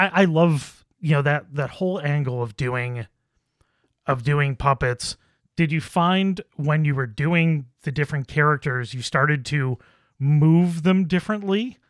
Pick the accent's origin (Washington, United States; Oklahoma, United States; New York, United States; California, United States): New York, United States; Buffalo; now in Rochester, United States; growing up in Buffalo, living in Rochester, like we all live in that like nasally world of accents.